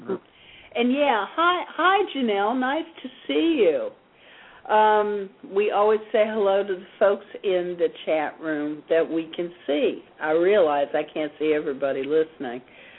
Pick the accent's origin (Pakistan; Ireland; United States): Ireland; Of course, I'm Irish, and I get to say something like